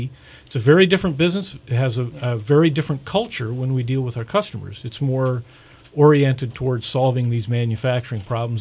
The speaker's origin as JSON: {"language": "English", "town": "Redding", "region": "California", "country": "United States", "tie": "born or raised there", "said": "I grew up here in Reading. I went to Nova High School. I went to Shasta High School."}